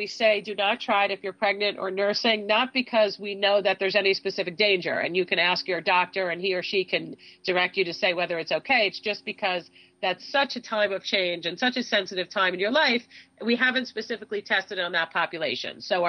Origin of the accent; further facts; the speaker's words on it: Southfield, Michigan, United States; born there; I was actually born in Southfield.